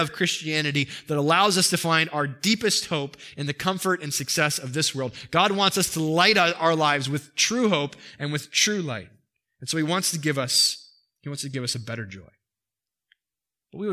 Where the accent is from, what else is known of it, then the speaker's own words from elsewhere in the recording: East Coast, United States; I come from the East Coast, so this is the American dream on the East Coast.